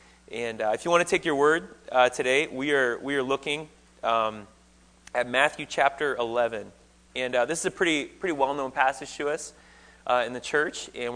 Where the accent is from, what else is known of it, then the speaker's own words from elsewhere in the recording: Saint John, New Brunswick, Canada; accent: Newfoundland; I moved from St. John, New Brunswick, so I'm an East Coaster. It's a little harder to lose the Newfoundland accent.